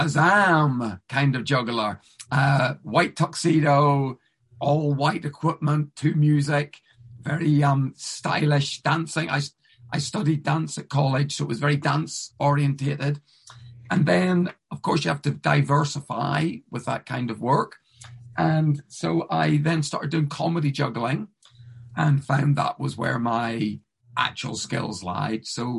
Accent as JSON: {"language": "English", "region": "Northern Ireland", "country": "United Kingdom", "tie": "born or raised there", "said": "when I was young, I grew up in Northern Ireland, and when I was growing up, I worked on the fairgrounds"}